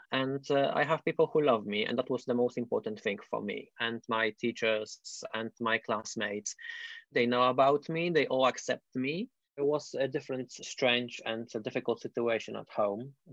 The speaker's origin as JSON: {"language": "English", "country": "Poland", "tie": "born or raised there", "said": "Growing up in Poland as a queer kid"}